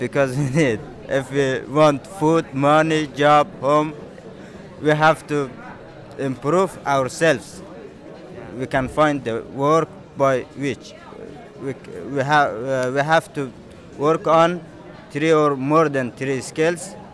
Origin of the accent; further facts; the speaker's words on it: Afghanistan; English is a second language; from Afghanistan.